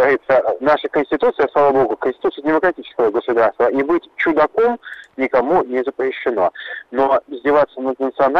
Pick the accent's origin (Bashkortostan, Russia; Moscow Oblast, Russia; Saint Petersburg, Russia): Saint Petersburg, Russia; я петербуржец, в моих жилах течет немецкая кровь мерия и финно-угорского народа.